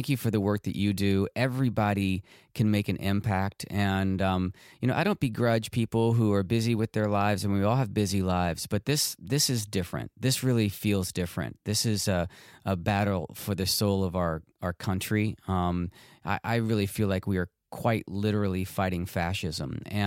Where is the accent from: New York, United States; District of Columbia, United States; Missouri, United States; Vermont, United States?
District of Columbia, United States; Washington; I'm actually in D.C. right now. I'm in my hometown. I'm up in my parents' guest room, actually, the house I grew up in.